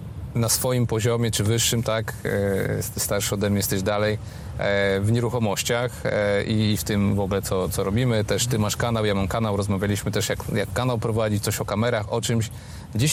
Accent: Szczecinek, West Pomeranian Voivodeship, Poland; Ja jestem ze Szczecinka, 40-tysięczne miasto, i całe życie moim największym marzeniem było to, żeby z tego miasta wyjechać

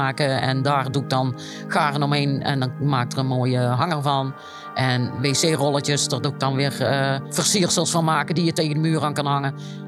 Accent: Oirschot, North Brabant, Netherlands; born there; Ik ben in Oorschot geboren.

